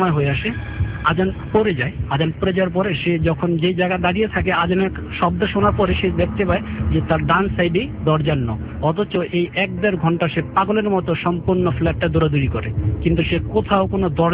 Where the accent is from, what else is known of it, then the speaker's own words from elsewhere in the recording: Dhaka, Dhaka Division, Bangladesh; আমি পুরান ঢাকা থেকে এসেছি, পোস্তগোল এলাকা থেকে।